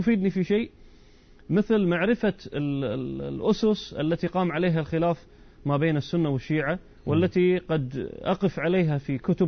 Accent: Kuwait; مثل مسجد الإمام الحسين عندنا في الكويت

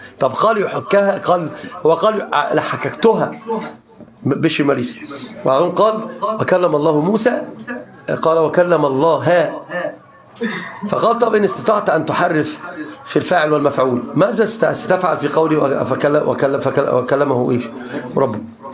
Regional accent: Upper Egypt, Egypt; عندنا في الصعيد يقولون واعر واعر يا بوي، لا يقول واعر قوي قوي يا بوي

